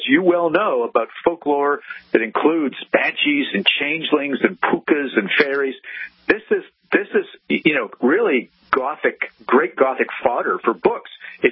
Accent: Montreal, Quebec, Canada; But growing up in Montreal, you know, trick-or-treaters, all my friends, you know, a week before Halloween

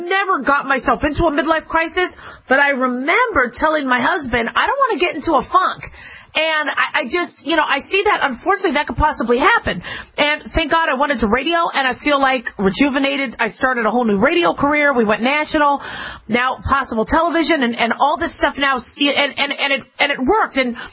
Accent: Phoenix, Arizona, United States; I did, when I was growing up in Phoenix, Arizona, climb Squaw Peak.

